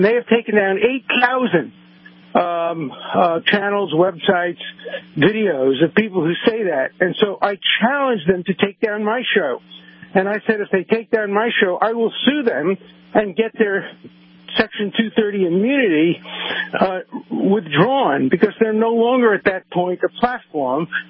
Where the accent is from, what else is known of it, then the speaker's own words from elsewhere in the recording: Brooklyn, New York, United States; That's what I was brought up to do in Brooklyn, always be on the side of the little guy.